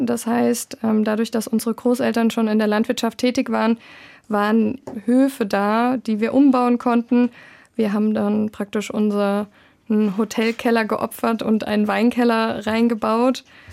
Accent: Ingelheim, Rhineland-Palatinate, Germany; Wir sind aus Ingelheim, also so eine Viertelstunde von Mainz entfernt. Und Ingelheim ist historisch geprägt. Ja, früher hat man immer Landwirtschaft gemacht. Das heißt, unsere Großeltern sind aus der Landwirtschaft.

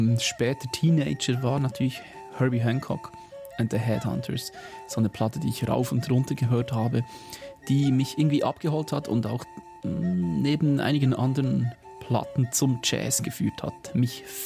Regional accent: Bern, Switzerland; Ich war mit meinem Sohn immer wieder mal bin ich unterwegs mit ihm bei uns in Bern

